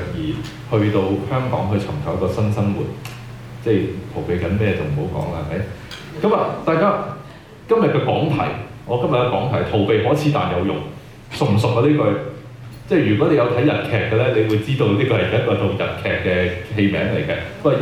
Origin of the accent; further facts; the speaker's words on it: Guangdong, China; accent: Cantonese; 用回我們廣東話的講法就是留得青山在